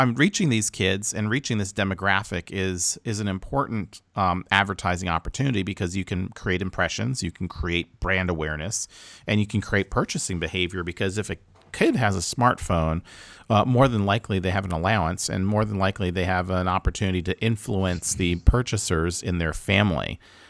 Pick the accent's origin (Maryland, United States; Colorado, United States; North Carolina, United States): North Carolina, United States; now in Budapest, Hungary; I'm still from North Carolina, but like you said, I'm in Budapest right now, but I will be back in North Carolina probably before you know it.